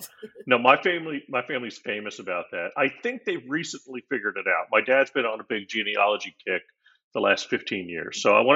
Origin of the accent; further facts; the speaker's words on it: Florida, United States; born there; I was conceived in Delaware, but I was born in Florida.